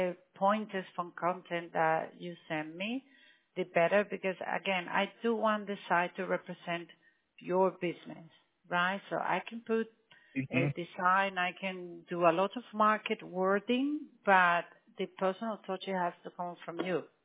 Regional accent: Berlin, Germany; Well, I grew up in Berlin in the north

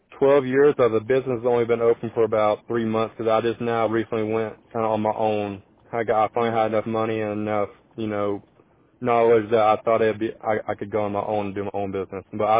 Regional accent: Parowan, Utah, United States; Yeah, so Parowan, Utah, I'd like to target my hometown.

